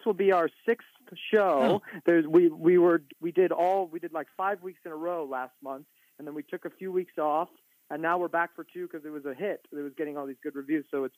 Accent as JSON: {"language": "English", "town": "Los Angeles", "region": "California", "country": "United States", "also_born_or_lived": "New York", "said": "I'm from Los Angeles, California. So I'm from here. And I went to college at the University of Southern California, and then right after college, I moved to New York, was living there for 6 years"}